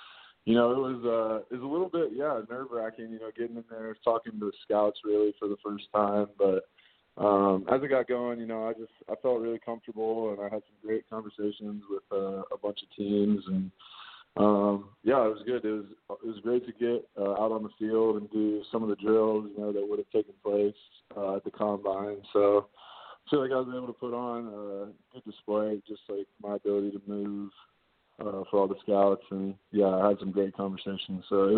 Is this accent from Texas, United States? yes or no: no; Ohio, United States; growing up in Ohio, I'm a Midwest guy, so I'm used to the cold and I'm used to the snow.